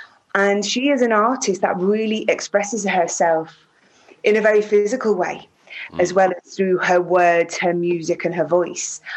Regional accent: Prescot, North West England, United Kingdom; born there; I was born in Whiston Hospital, which is in Prescott, which is just outside Liverpool.

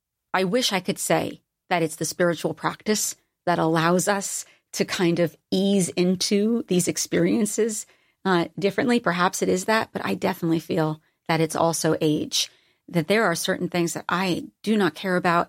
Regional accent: East Coast, United States; Because I'm from the East Coast and a blue collar environment, there is no way the people in my life would ever allow me to buy my own hype.

